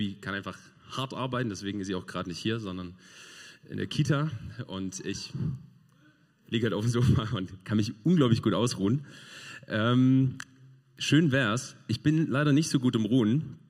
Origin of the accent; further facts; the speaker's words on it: Hartmannsdorf, Germany; Wenn ich zurückkomme nach Hartmannsdorf, wo ich aufgewachsen bin, kennt kein Mensch mich, weil ich bin seit langer Zeit weggezogen